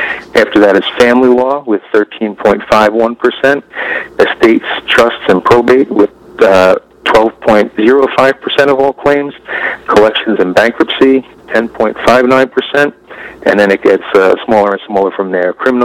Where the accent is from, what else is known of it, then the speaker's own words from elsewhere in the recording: New York, United States; I'm from New York, and I come from a New York perspective